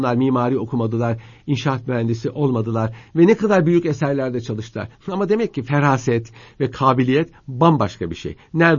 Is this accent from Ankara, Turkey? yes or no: yes; Ankara, Turkey; Mesela ben Ankaralıyım.